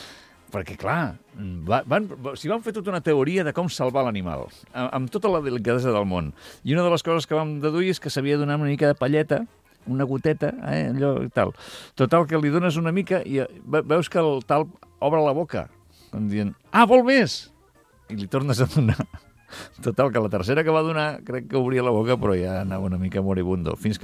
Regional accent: Catalonia, Spain

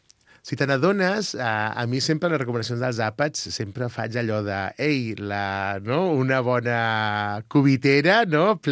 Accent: Lleida, Catalonia, Spain; com som gent de Lleida

